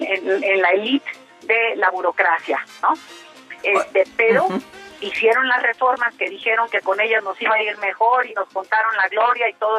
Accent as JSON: {"language": "Spanish", "country": "Mexico", "said": "lo que tenemos que empezarnos a cuestionar como mexicanos es"}